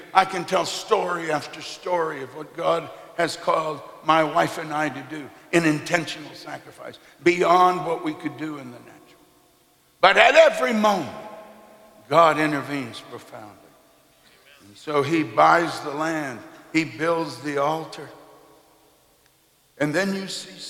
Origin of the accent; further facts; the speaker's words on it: Kolkata, West Bengal, India; born there; I was born in Calcutta, India, and two Pentecostal midwives helped my mama bring me into the world in a mission house in Calcutta.